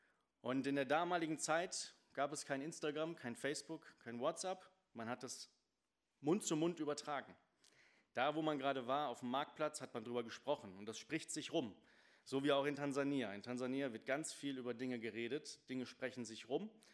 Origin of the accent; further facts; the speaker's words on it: Porta Westfalica, North Rhine-Westphalia, Germany; Ich bin auf dem Dorf groß geworden und immer wenn ich zu meiner Großmutter fuhr, von Porta Westfalica nach Bad Oeynhausen